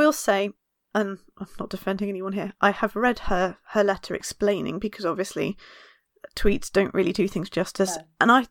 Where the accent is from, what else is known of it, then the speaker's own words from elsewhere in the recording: England, United Kingdom; accent: Irish; Or someone who grew up Irish in England during that time.